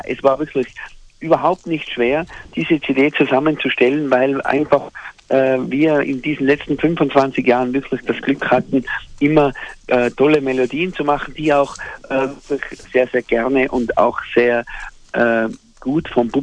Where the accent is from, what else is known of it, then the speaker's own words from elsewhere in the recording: Straß im Zillertal, Tyrol, Austria; Wir kommen alle aus derselben Gemeinde. Wir kommen aus Straß im Zillertal. Das ist die erste Gemeinde bei uns im Zillertal.